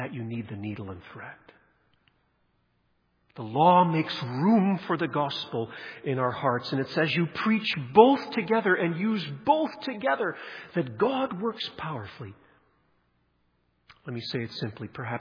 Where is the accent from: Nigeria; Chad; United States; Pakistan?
Nigeria; Growing up in Nigeria as a child